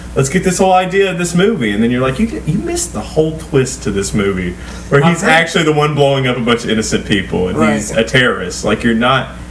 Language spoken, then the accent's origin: English; Tennessee, United States; I'm from Middle Tennessee. You think I understand Guy Fawkes?